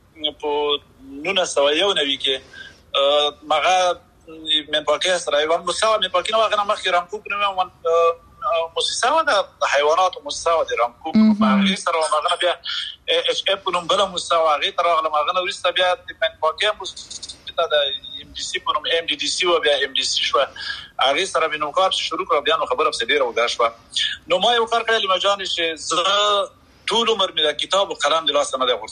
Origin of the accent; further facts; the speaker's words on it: Chakoti, Paktia, Afghanistan; now in United Arab Emirates; زه خو خپله د پکتیا د اریوب یم، او د اریوب ولسوالۍ کې یو کلی دی چکوټی ورته وایي، هغه هلته مې خاپوړې کړي.